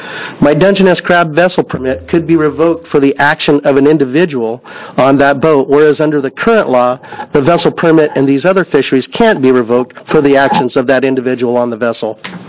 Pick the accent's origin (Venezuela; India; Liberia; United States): United States; Coos Bay, Oregon; I'm from Coos Bay, Oregon.